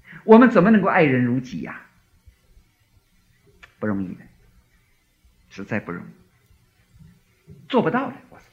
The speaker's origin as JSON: {"language": "Chinese", "region": "Jiangsu-Zhejiang", "country": "China", "said": "这个我们江浙人呢，苏州人骂人有一句话说杀千刀的"}